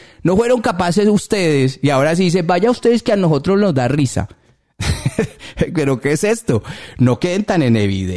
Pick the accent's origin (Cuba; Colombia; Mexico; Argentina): Colombia; ¿Qué gente somos nosotros los colombianos, ¿no?